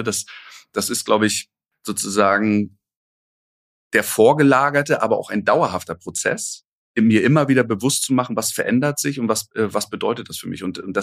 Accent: Waren an der Müritz, Mecklenburg-Vorpommern, Germany; Ich bin in Waren an der Müritz aufgewachsen und als Lehrerkind

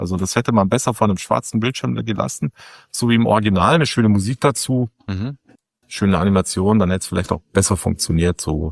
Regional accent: Munich, Bavaria, Germany; Und ich bin ja auch in München aufgewachsen.

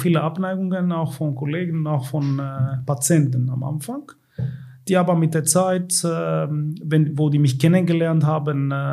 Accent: Thessaloniki, Central Macedonia, Greece; German is a second language; Mein Vater war in Griechenland Kardiologe, Chefarzt für Kardiologie in Thessaloniki, in meiner Heimatstadt.

